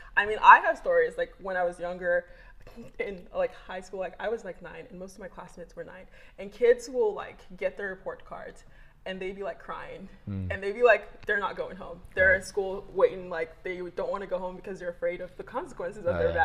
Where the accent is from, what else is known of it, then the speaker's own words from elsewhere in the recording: Nigeria; okay, I'm Nigerian. Nigerian. And one of the things with being Nigerian is, like, and, like, the culture-wise, growing up, they're, like, expectations.